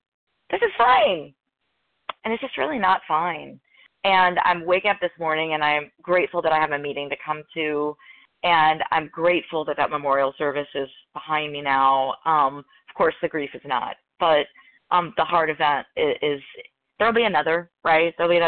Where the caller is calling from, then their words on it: Louisville, Kentucky, United States; I'm calling from Louisville, Kentucky.